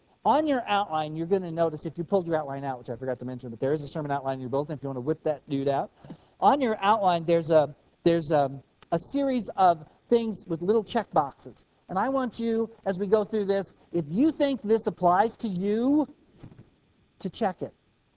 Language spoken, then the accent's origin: English; Arizona, United States; also born or lived in Indiana; One of the things I remember when we moved to Arizona as a kid, it didn't take too long, because we moved from Indiana.